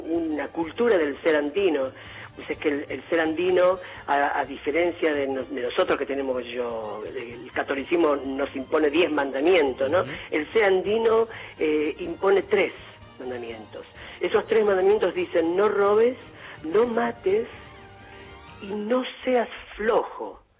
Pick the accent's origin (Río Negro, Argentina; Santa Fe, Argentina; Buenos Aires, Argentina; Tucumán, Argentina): Buenos Aires, Argentina; uno es adoptado por el ámbito en el que vive. Entonces yo bailaba tango, folclore, transcurría en la noche porteña, hacía teatro como cualquier porteño